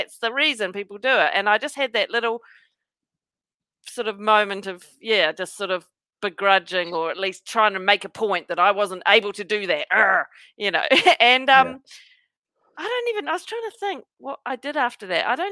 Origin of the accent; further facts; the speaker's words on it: Christchurch, Canterbury, New Zealand; My first drink, so we're both from Christchurch, right?